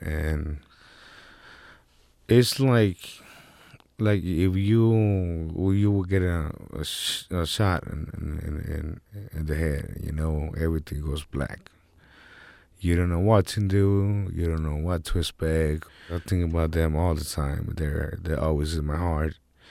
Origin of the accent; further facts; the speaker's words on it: Texas, United States; We cook it with love. We're from the South, you know. We got the Southern cooking out there. Every time I go or think about Texas, I'll get happy.